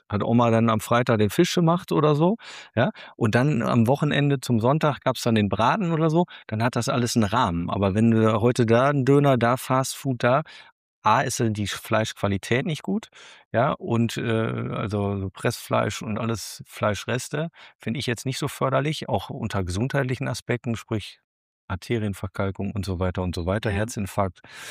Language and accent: German; Münster, North Rhine-Westphalia, Germany; ich komme aus Münster, da fährt man Fahrrad.